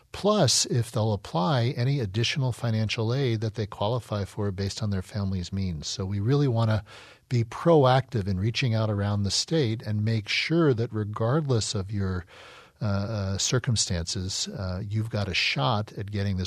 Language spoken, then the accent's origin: English; United States; But, you know, as a kid growing up in America, you're surrounded by sports.